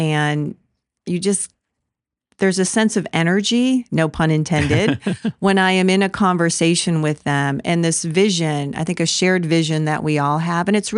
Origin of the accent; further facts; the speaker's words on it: Michigan, United States; now in Cincinnati, United States; I grew up in northern Michigan, and try as I may, 35 years ago, the golf season in northern Michigan was a little too short for my husband.